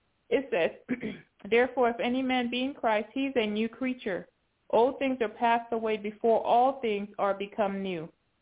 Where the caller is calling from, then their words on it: Tennessee, United States; Okay, yes, Sister Carla, I'm calling from Tennessee.